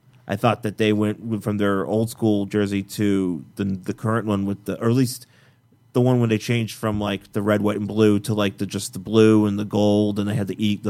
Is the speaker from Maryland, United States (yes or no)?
no; Buffalo, New York, United States; because I grew up in Buffalo